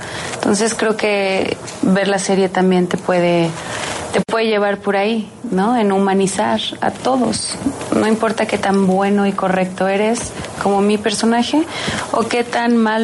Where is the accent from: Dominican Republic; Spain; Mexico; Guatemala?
Mexico; Como mexicana, y compartiendo muchos problemas con ustedes, colombianos